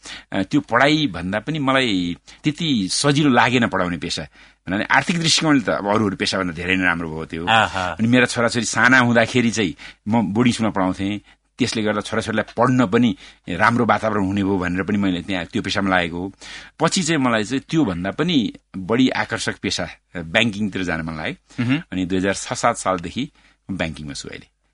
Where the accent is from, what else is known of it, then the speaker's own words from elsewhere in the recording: Pokhara, Gandaki Province, Nepal; moved away as an adult; also born or lived in Hong Kong; now in United Kingdom; म जन्मे हुर्केको र आइएससीसम्म पढेको पोखरा नै. त्यसपछि आजभन्दा 32 वर्ष अघिदेखि म देश बाहिर नै छु.